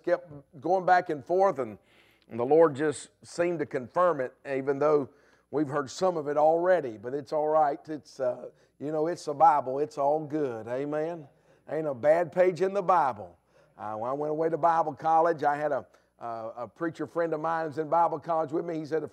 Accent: Alabama, United States; I grew up in Alabama, so I enjoy college football. Roll Tide, amen.

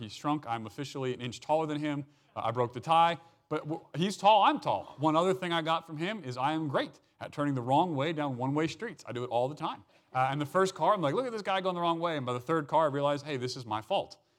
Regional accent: Frederick, Maryland, United States; I grew up in Baltimore, I was born in Baltimore. I grew up in a little west of there in a town called outside of Frederick.

